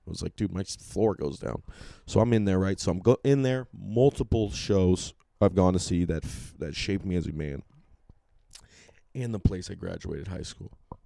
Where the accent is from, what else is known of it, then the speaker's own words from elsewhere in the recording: Sacramento, California, United States; Okay, so if you don't know, I am from Sacramento. I tend to rep Sacramento pretty hard.